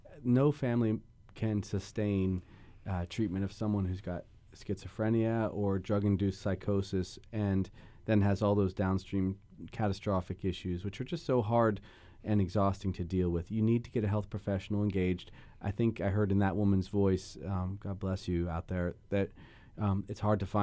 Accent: Hawaii, United States; of course I'm from Big Island with you

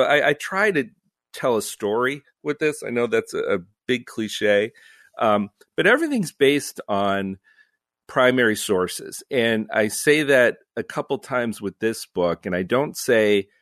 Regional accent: Cleveland, Ohio, United States; I'm from Cleveland, so I'm not up on addressing members of the peerage.

